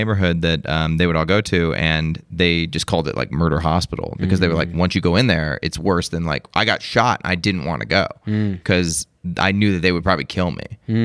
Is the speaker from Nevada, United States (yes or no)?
yes; Las Vegas, Nevada, United States; But until I say I'm from Las Vegas, it's just like